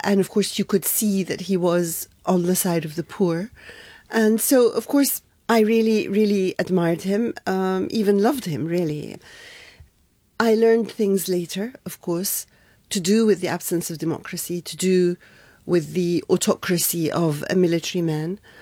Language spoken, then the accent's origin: English; Egypt; born or raised there